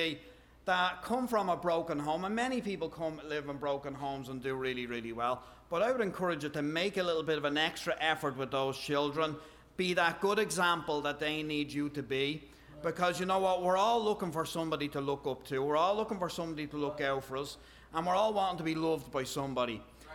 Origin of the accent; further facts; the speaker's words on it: Ireland; So I grew up in Ireland, and growing up, I grew up in a broken home.